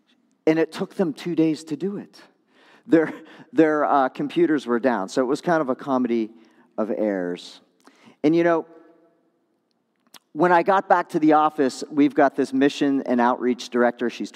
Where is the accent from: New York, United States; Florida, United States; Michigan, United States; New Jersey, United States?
Florida, United States; Tampa; I'm from Tampa